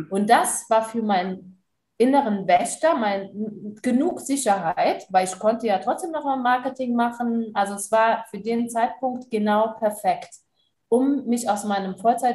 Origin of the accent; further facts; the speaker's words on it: Trier, Rhineland-Palatinate, Germany; ich war auf der Autofahrt nach Trier, also in meiner Heimat